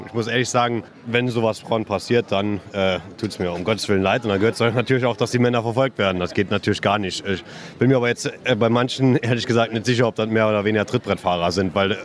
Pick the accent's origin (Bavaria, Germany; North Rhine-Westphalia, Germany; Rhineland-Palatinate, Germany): Rhineland-Palatinate, Germany; Trier